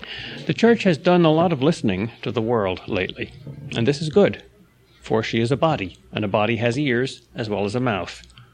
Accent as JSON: {"language": "English", "region": "New York", "country": "United States", "tie": "born or raised there", "said": "it's because I was born and brought up near New York City, which has such a short attention span"}